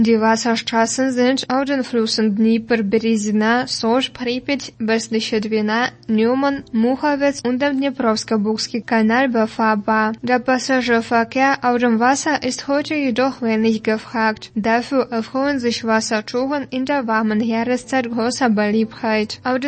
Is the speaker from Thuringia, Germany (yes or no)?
yes; Gera, Thuringia, Germany; so auch in meiner Heimatstadt Gera.